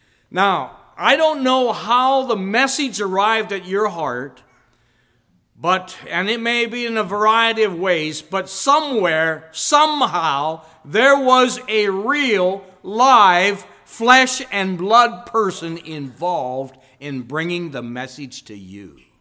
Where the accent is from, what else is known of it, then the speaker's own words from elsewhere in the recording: McVeytown, Pennsylvania, United States; We are from McVeightown area, if you know where that is at.